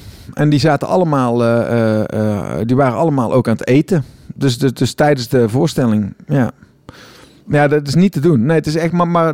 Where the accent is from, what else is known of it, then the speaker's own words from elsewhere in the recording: Tilburg, North Brabant, Netherlands; Ik kom uit Tilburg, ik woon in Tilburg.